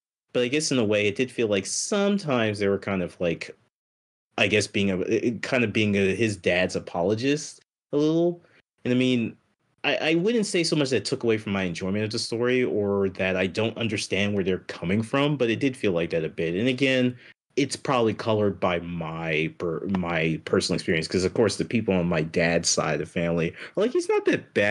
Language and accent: English; Nigeria; I'm Nigerian.